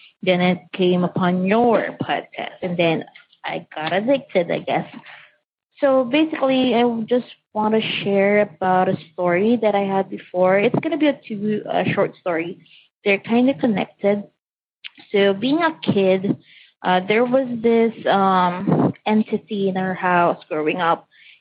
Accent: Philippines; now in Saudi Arabia; But I'm from Philippines, so sorry about that. But currently working here in Saudi Arabia

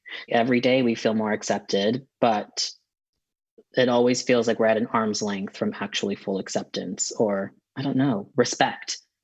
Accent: United States; and I'm American, but my husband is from the UK.

